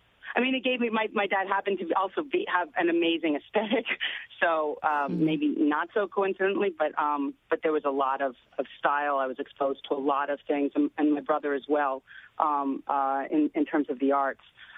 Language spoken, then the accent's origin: English; Philadelphia, Pennsylvania, United States; I grew up in Philadelphia, and my parents were separated and then divorced